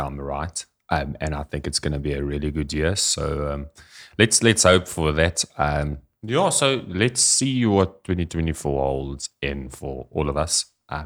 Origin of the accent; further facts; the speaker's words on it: South Africa; I'm based in South Africa, if you haven't found out with my accent yet